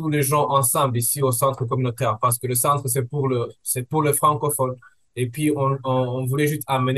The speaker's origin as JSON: {"language": "French", "country": "Rwanda", "said": "Parce que comme chez nous, en Afrique là-bas, moi, je viens du Rwanda, en Afrique là-bas"}